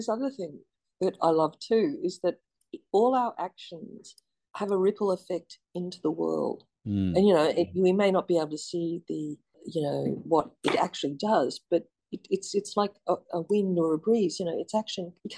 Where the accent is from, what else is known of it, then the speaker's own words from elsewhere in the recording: Australia; It is also me being an Australian, and an Australian.